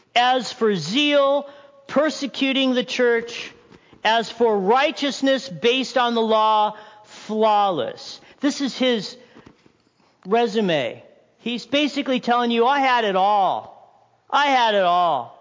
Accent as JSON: {"language": "English", "town": "Big Bear", "region": "California", "country": "United States", "tie": "born or raised there", "also_born_or_lived": "Newport Beach", "said": "born, raised in Newport Beach. Okay, this guy. And Big Bear. That's where I was raised. Okay? So I'm a hick from Galilee. I'm a hick from Big Bear."}